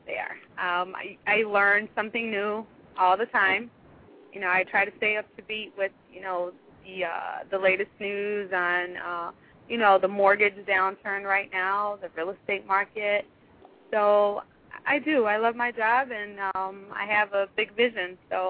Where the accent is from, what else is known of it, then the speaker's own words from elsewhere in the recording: Chicago, Illinois, United States; I grew up in Chicago, but I live in Indiana, so it's really interesting.